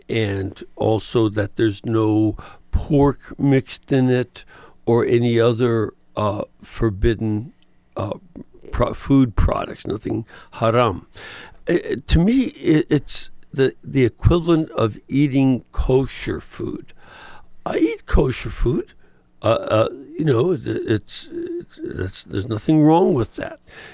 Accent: Chicago, Illinois, United States; when I grew up in Chicago, Vienna, all beef kosher hot dogs were my go-to. That, matter of fact, most of Chicago ate those because they were better.

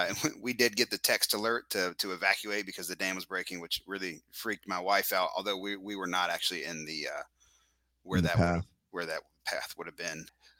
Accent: North Carolina, United States; also born or lived in Florida; I'm from North Carolina, but I've lived on the coast. I've lived in Florida.

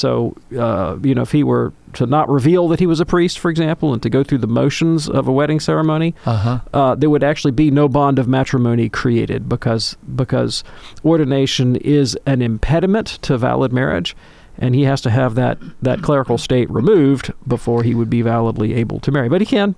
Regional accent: Birmingham, Alabama, United States; I'm 55 years old. I was born in Birmingham, Alabama. You know, I've been here, went to grad school elsewhere, but most of my life, there has never been a white Christmas in Birmingham.

